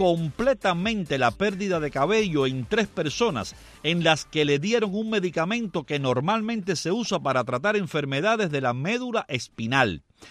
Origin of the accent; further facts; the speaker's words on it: Guanabacoa, Havana, Cuba; desde Guanabacoa, mi tierra natal, por allá, por pegado al cementerio de los judíos.